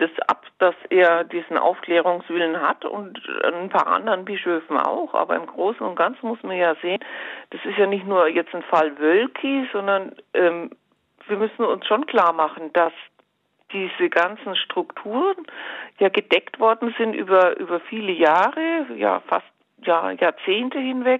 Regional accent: Bavaria, Germany; ich stamme aus dem Bistum Regensburg, und da hatten wir sowas Ähnliches, damals mit Bischof Gerhard Ludwig Müller.

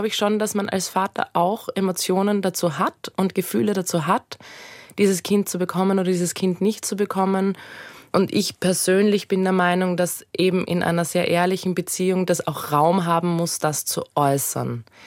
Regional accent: Austria; Was auch für mich ein Vorteil ist, sage ich mal, als Österreicherin

